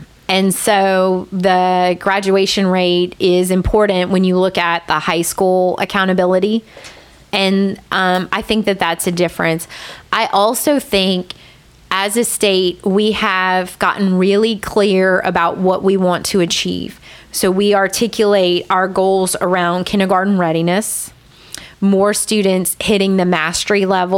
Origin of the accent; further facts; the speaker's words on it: Texas, United States; born there; I was born in East Texas, and they taught and lived in East Texas.